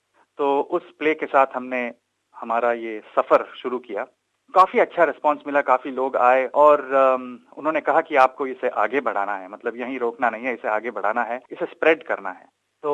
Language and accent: Hindi; Karnataka, India; Hindi is a second language; मैं कर्नाटका से हूँ, और रात में जो दूसरे दो कैरेक्टर्स हैं वो दोनों भी साउथ से ताल्लुक रखते हैं।